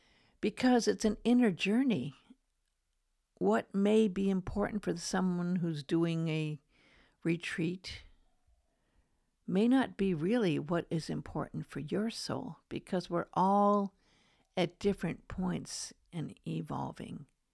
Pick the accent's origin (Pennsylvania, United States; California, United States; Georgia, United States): California, United States; Beverly Hills; Now, I grew up in Beverly Hills in Hollywood